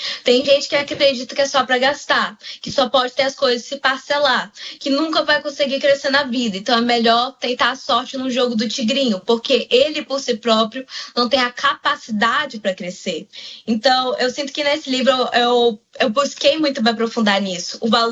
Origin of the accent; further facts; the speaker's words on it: Apuí, Amazonas, Brazil; E eu nasci em Apuí, e quando eu morava lá